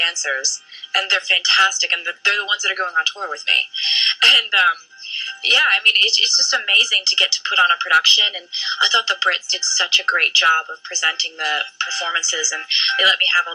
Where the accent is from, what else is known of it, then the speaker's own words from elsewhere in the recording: United States; Did you translate college, university to college for me? Because I'm American?